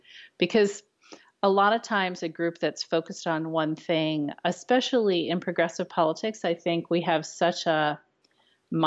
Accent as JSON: {"language": "English", "country": "United States", "said": "That as an American, I had a special obligation, and especially as an Irish American whose ancestors fled famine"}